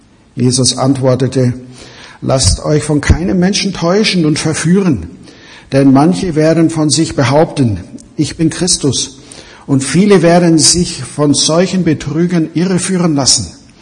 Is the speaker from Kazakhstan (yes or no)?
no; United States; Als Amerikaner habe ich ein wenig geschmunzelt, als endlich der Barack Obama eintraf.